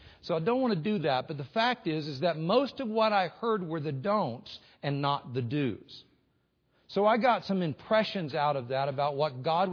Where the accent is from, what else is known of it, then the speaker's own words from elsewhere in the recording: Lakeland, Florida, United States; I grew up in Florida, in Lakeland, Florida. Very hot there, obviously.